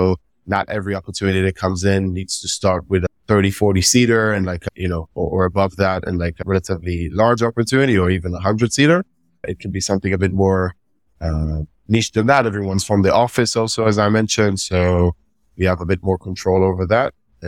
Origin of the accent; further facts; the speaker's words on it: Israel; I'm from Israel